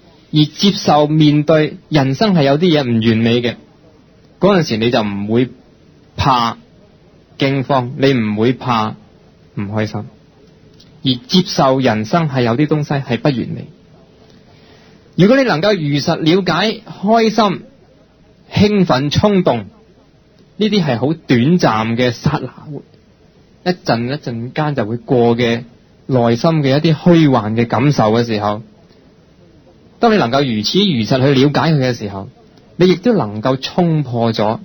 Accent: China; 我下意识执着我系一个中国人

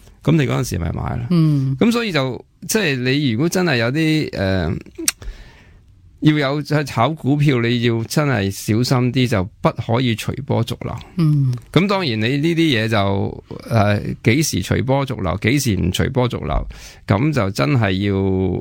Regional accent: Hong Kong; 咁我哋香港人呢，即系对呢个疫情，其实应该我觉得其实系叫做好彩嘅，因为我哋咁近广东咧、广州咧

